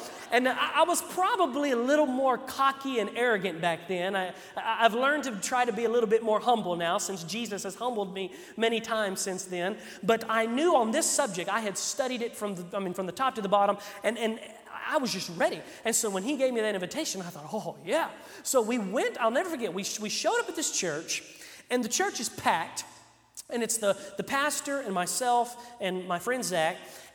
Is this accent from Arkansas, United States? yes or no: yes; Arkansas, United States; because remember, we grew up in Arkansas, or as it says in Arkansas, Arkansas.